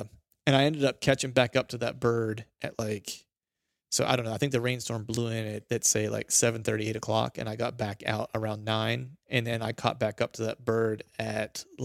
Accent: Pennsylvania, United States; And I grew up in Pennsylvania, so I'm allowed to, too.

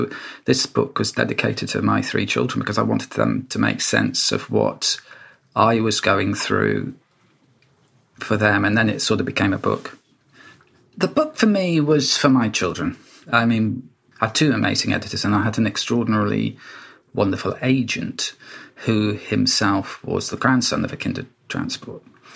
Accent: Wales, United Kingdom; when I was a child and growing up in Wales

